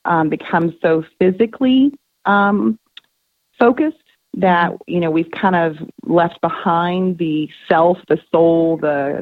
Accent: Texas, United States; and just because I'm from Texas, you know, I say Jung

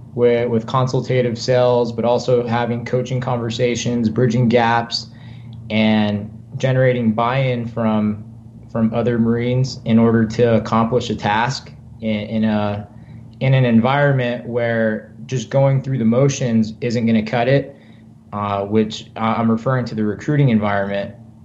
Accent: Ontario, California, United States; So I grew up in Ontario, California, just like Justin mentioned, single parent household.

